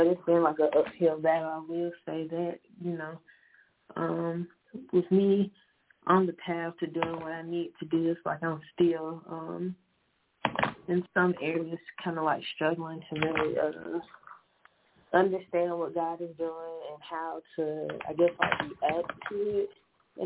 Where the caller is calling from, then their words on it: Alabama, United States; calling from Alabama.